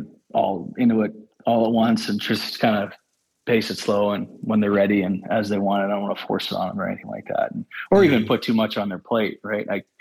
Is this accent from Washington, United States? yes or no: no; New Hampshire, United States; also born or lived in New York; Okay, so I'm from New Hampshire. This is where I grew up. I lived in New York for a few years during college, but other than that, I've lived here my whole life.